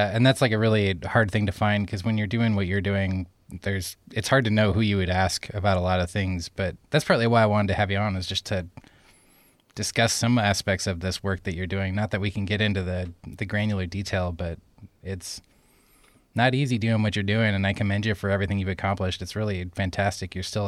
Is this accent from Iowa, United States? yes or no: yes; Dubuque, Iowa, United States; But yeah, where I grew up, I'm from Dubuque, Iowa, and it's like far east Iowa, like right on the Mississippi